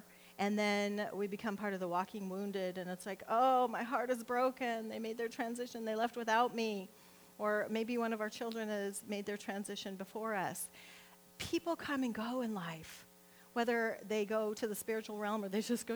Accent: Nebraska, United States; And I'm from Nebraska, where it's all about we're going to go visit the grave sites.

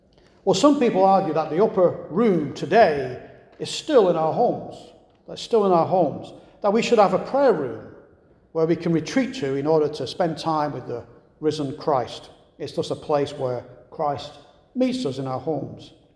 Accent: Yorkshire and the Humber, United Kingdom; a place known as Hebden Bridge, not far from where I grew up in Northern England.

